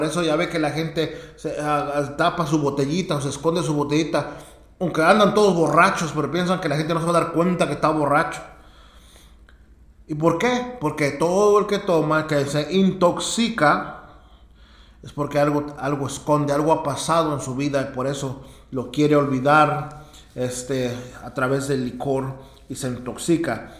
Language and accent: Spanish; Mexico; yo crecí en México y uno puede ir al mercado en la mañana y ves borrachos